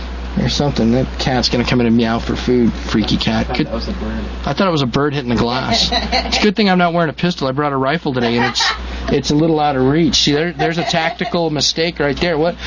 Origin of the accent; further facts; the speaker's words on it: Colorado, United States; also born or lived in Boston; In fact, I'm a Yankee. I was born in Boston, raised in Colorado.